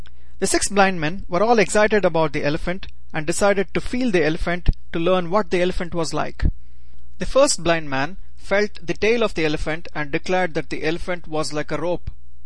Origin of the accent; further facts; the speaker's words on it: Bangalore, Karnataka, India; English is a second language; moved away as an adult; now in Indianapolis, United States; I am from Bangalore, India. I went to graduate school in Michigan. I currently live in Indianapolis